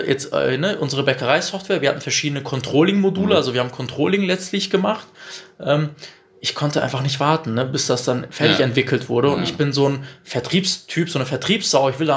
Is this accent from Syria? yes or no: no; Bielefeld, North Rhine-Westphalia, Germany